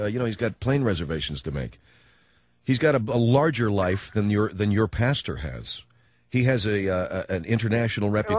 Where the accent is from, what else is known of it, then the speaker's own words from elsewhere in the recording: California, United States; I'm an asshole. I'm from California.